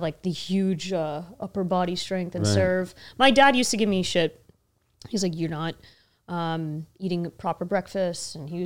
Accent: Boston, Massachusetts, United States; I'm from Boston.

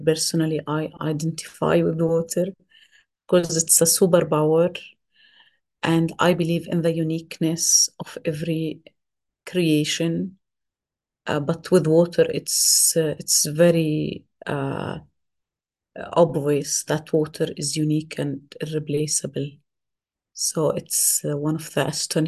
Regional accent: Hebron, West Bank, Palestine; I'm Palestinian from the West Bank, from Hebron.

